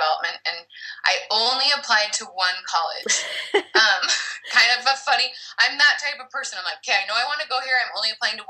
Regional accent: California, United States; Well, like you said, I was born and raised in California, obviously, right near you.

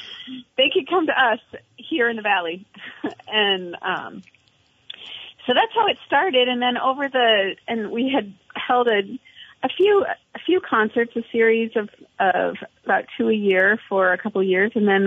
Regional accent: White River, United States; also born or lived in Seattle; I grew up in White River, and then I went out to the West Coast. I lived in Seattle for about 15 years, and then moved back a couple of years ago.

